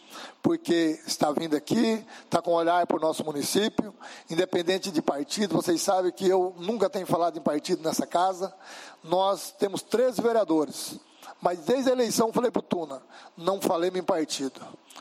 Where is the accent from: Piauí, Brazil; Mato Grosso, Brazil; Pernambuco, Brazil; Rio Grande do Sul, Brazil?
Mato Grosso, Brazil; Juara; moved away; eu vim de Juara há 17 anos, mas amo essa cidade de um tanto que eu vou morrer aqui, nessa cidade